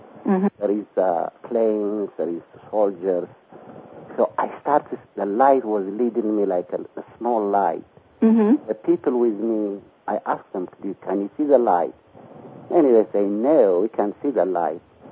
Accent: Eritrea; moved away; also born or lived in Ethiopia; I'm born in Ethiopia. I'm from the Red Sea coast now called Eritrea.

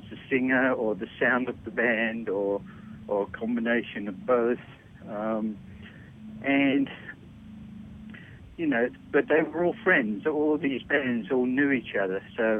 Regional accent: London, United Kingdom; So, it was great growing up in London, you know, and being able to see all those bands

